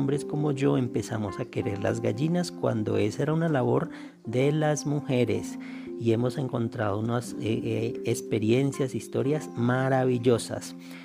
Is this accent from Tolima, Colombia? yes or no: yes; Tolima, Colombia; soy un campesino del Tolima que desde hace unos 24 años, ya casi 25 años, empezó a trabajar con gallinas